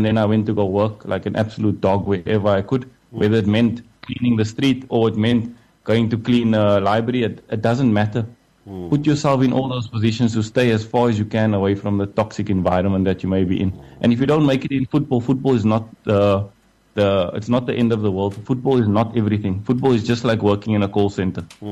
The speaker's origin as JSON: {"language": "English", "town": "Maitland", "region": "New South Wales", "country": "Australia", "tie": "born or raised there", "said": "I grew up in Maitland, so I don't come out of a very difficult environment."}